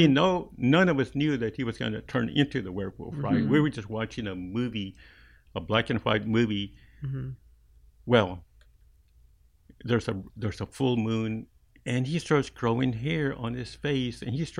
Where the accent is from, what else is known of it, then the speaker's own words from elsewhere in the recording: Post, Texas, United States; When I was growing up in Post, Texas, that's, you know, near Lubbock